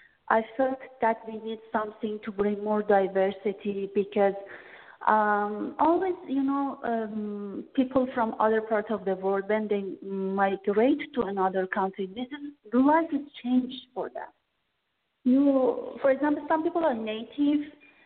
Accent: Canada; because I'm Canadian, I lived in Canada.

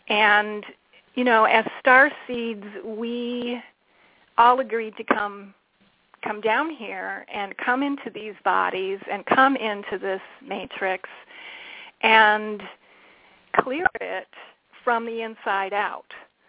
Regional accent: Detroit, Michigan, United States; I used to design training for the big three auto companies because I grew up in Detroit, so that was who my clients were.

